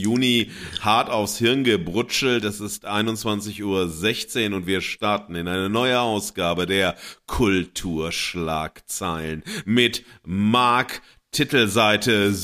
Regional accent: Xanten, North Rhine-Westphalia, Germany; ganz in der Nähe da, wo ich groß geworden bin, in Xanten am Niederrhein.

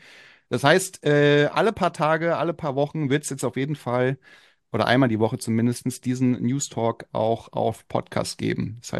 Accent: Frankfurt, Hesse, Germany; Ich komme aus Frankfurt, so.

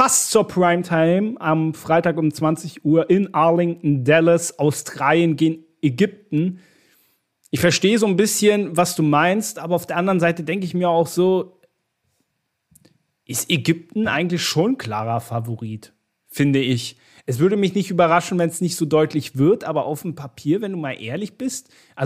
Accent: Germany; Ich weiß, gerade wir als Deutsche, Algerien, K.O.-Phase, ne, kann extrem unangenehm werden.

